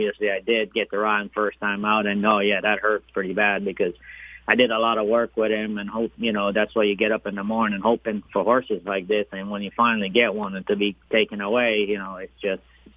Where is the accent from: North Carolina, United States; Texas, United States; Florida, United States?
Florida, United States; Miami; No. I've never rode. I grew up in Miami, and I learned to ride in Florida.